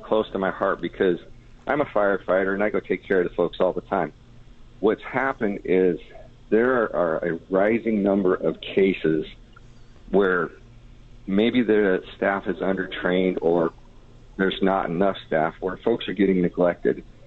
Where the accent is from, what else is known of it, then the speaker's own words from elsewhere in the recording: Las Vegas, Nevada, United States; Well, I grew up here in Las Vegas, like I said. My family came here in 1963. I grew up on the east side of Las Vegas for the most part of my younger years